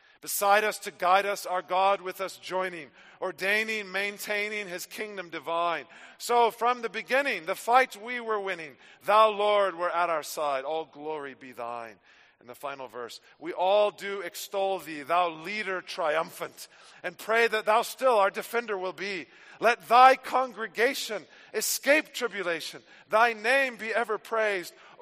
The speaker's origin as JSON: {"language": "English", "country": "United States", "tie": "born or raised there", "said": "We grew up with it in the States during Thanksgiving."}